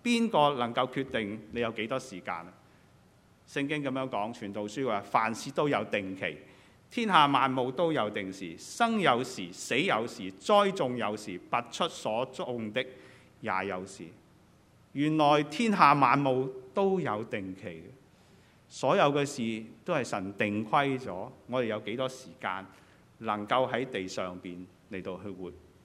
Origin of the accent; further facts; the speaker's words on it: China; 我们中国人的农历，下个礼拜我们过农历新年了